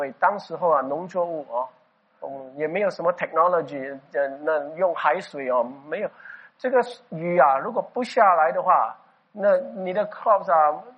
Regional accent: Singapore; 所以呢我们新加坡人每个人能够得到多少钱可能是这样吧

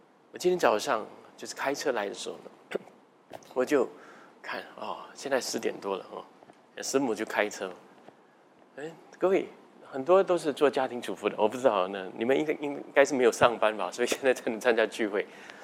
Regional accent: Singapore; 我们新加坡人都是很关注这个东西的。

